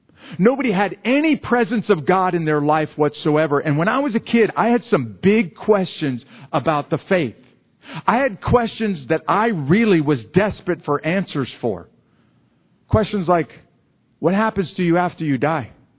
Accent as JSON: {"language": "English", "town": "Fort Benning", "region": "Georgia", "country": "United States", "tie": "born or raised there", "said": "And it happens in my hometown in Fort Benning, Georgia."}